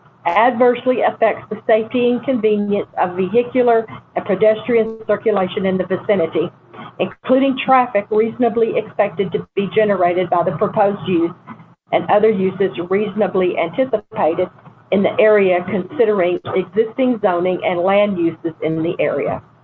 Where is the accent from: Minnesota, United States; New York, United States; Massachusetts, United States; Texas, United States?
Texas, United States; I was raised in East Texas and have been part of the BCS community since 2001